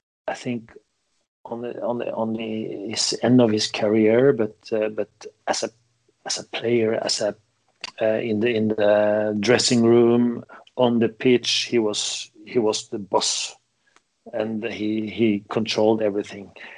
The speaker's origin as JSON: {"language": "English", "country": "Norway", "also_born_or_lived": "Netherlands / Germany", "second_language": "English", "moved": "as an adult", "said": "but when I came from Norway"}